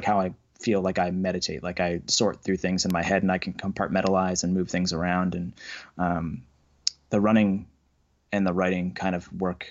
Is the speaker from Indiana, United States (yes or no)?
yes; Indiana, United States; which is where I'm from. I'm from Indiana.